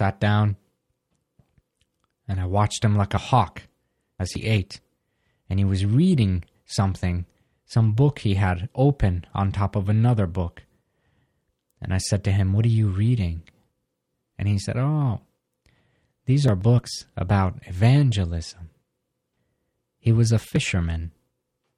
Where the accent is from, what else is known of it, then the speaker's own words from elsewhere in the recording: New York, United States; I came from New York and the cutting edge of fashion, and this Nebraska kid is outdressing me